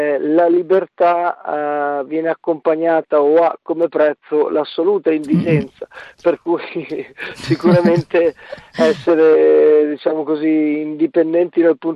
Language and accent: Italian; Forlì, Emilia-Romagna, Italy; io e Alberto siamo di Forlì, quindi romagnoli